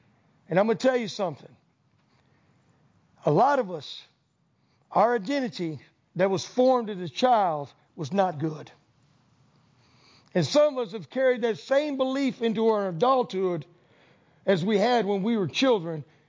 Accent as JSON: {"language": "English", "region": "New York", "country": "United States", "said": "I moved here from New York. New York. I look different and I talk different. And I never felt like I fit in."}